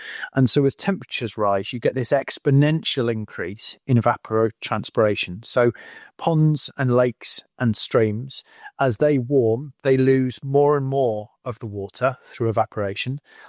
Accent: Wales, United Kingdom; You know, I remember I grew up in North Wales and I remember being snowed in for 3 or 4 days and having to walk out down the lane.

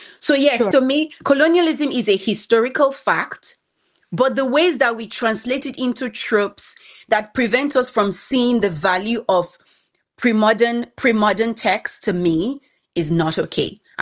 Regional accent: Benin City, Edo, Nigeria; I grew up in Benin City, the sprawling remains of the Benin Empire, one of West Africa's greatest forest kingdoms. I am Edo, and my ancestral lands where my father and mother grew up are built up villages

